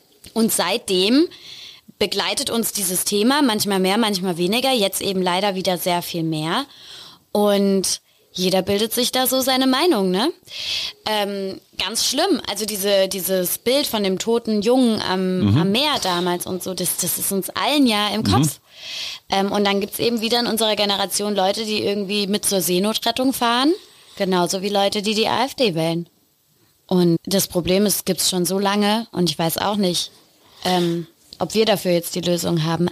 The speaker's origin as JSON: {"language": "German", "region": "Rhineland-Palatinate", "country": "Germany", "said": "Ich komme aus der Pfalz, hallo."}